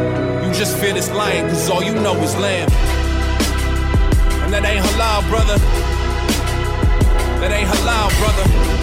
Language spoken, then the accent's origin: English; New York, United States; I'm from New York, we was taught not to feed the birds